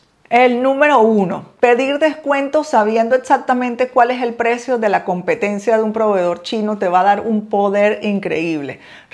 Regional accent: Venezuela; moved away as an adult; Empecé hace 14 años a importar desde China y a los 3 años y medio de haber estado importando en mi país Venezuela, tuve una idea de mudarme a este país en ese momento con mi hija de 6 años

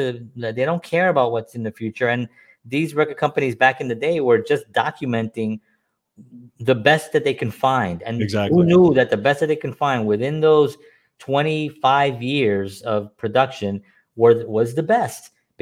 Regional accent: Bronx, New York, United States; Obviously, I'm growing up in the South Bronx.

